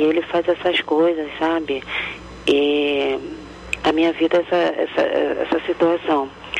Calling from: Barra de São João, Rio de Janeiro, Brazil; Eu falo de Barra de São João, município de Casimiro de Abreu, estado do Rio de Janeiro.

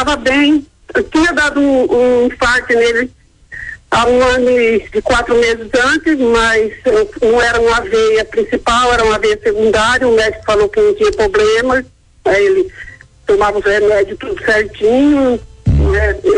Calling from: Álvares Machado, São Paulo, Brazil; De Álvares Machado.

